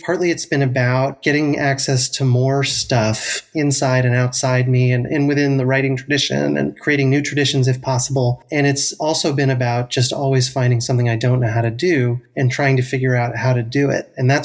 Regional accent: Philadelphia, Pennsylvania, United States; I'm an urban person. I grew up in West Philadelphia, and we didn't have a lot of trees, actually.

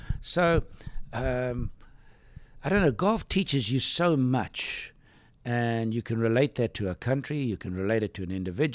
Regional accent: South Africa; because I was from South Africa, and at that stage we had an apartheid system.

